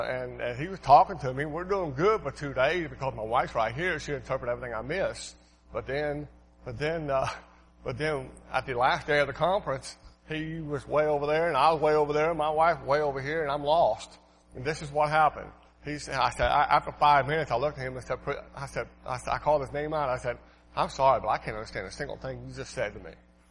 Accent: Portsmouth, Ohio, United States; As you know, many years ago, I was born and raised in Portsmouth, Ohio, right in that country.

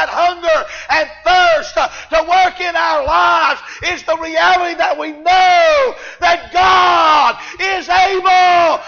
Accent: the South, United States; Now I'm from the South, the deep South, and we never really eat lunch. We eat breakfast, dinner, and supper.

